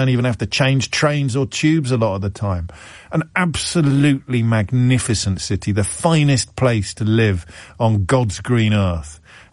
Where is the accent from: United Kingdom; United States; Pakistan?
United Kingdom; Kidderminster, West Midlands; moved away as an adult; now in London, United Kingdom; You know, I come from Kidderminster. You can barely get further from the Bow Bells. I am no Cockney, but I am a Londoner. Latterly, from the age of 18, 19 onwards